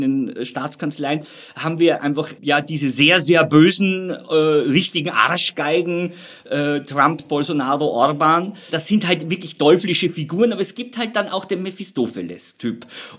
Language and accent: German; Austria; wo man als Österreicher so ein bisschen geneigt ist, ihn trotz aller Verfehlungen zu mögen.